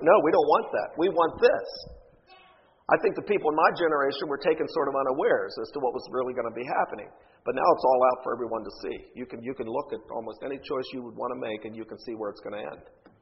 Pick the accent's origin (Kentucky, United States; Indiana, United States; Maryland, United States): Maryland, United States; Hagerstown; we had an old bishop when I was a boy growing up in the Hagerstown churches who said, the wise person sees the end in the trend.